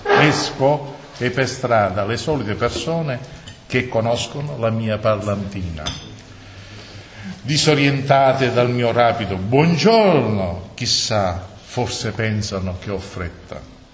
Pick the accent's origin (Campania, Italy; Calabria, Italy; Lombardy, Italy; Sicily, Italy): Sicily, Italy; Noto; Anche noi siamo di Noto.